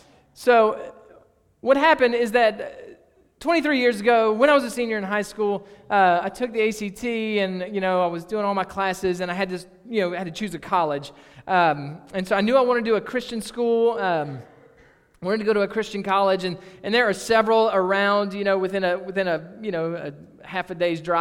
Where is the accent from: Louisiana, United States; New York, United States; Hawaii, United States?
Louisiana, United States; Eunice; I grew up in Eunice. My grandparents lived in Gina.